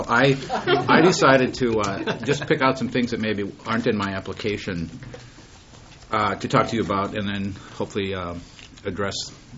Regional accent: Hutchinson, Minnesota, United States; I grew up in Hutchinson, Minnesota, on a family farm. My dad is a farmer.

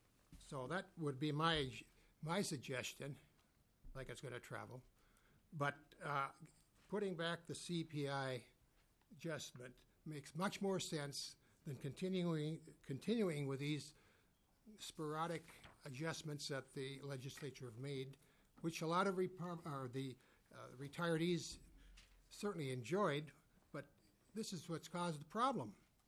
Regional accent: Minnesota, United States; I'm from Anoka County.

